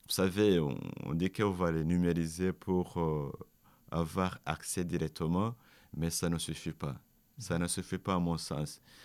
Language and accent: French; Rwanda; en tant que Rwandais, en tant que rescapé